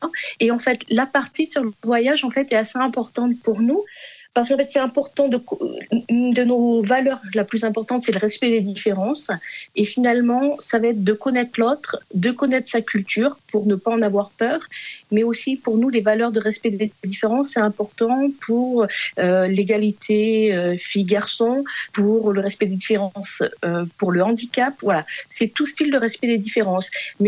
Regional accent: France; now in South Korea; Je suis française, mon mari est franco-portugais, donc on vit en Corée.

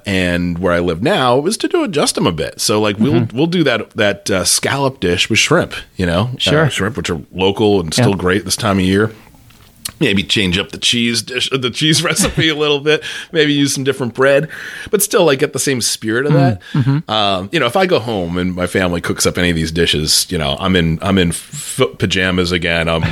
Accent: Northeast, United States; I'm from the Northeast originally, so scallops were very prevalent.

